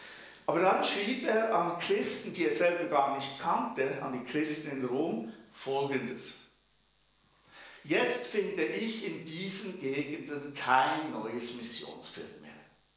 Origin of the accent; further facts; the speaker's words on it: Bern, Switzerland; Ich bin ja Berner.